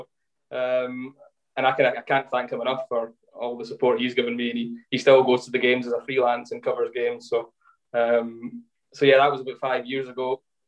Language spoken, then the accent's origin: English; Perth, Western Australia, Australia; I was brought up in Perth, born in Perth.